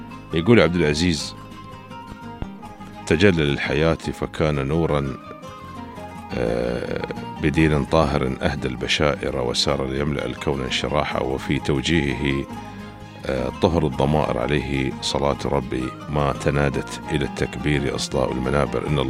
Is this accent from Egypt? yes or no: no; Dubai, United Arab Emirates; كيف بينعكس على منظومة المشتريات الحكومية عندنا في دبي